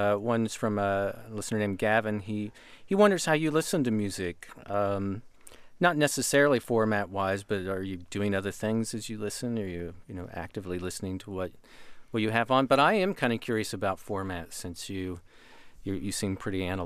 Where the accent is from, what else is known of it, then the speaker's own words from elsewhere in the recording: Kansas, United States; I'm from Kansas. We don't do much surfing.